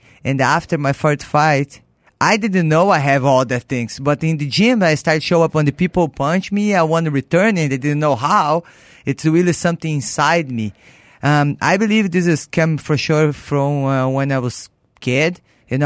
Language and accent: English; Brazil; English is a second language; I grew up in Brazil. I was no rich family